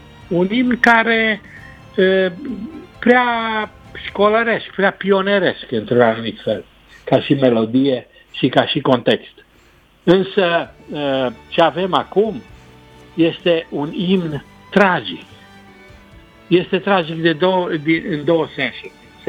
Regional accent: Romania; Eu ca român, când îl aud, mă ridic în picioare.

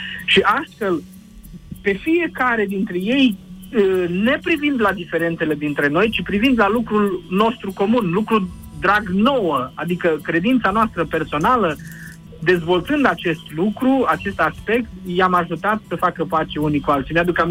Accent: Romania

